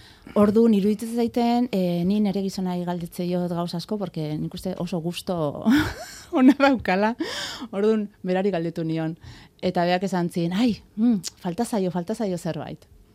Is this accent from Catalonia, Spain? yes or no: no; Tolosa, Basque Country, Spain; nire kasun karo ni Tolosakoa naiz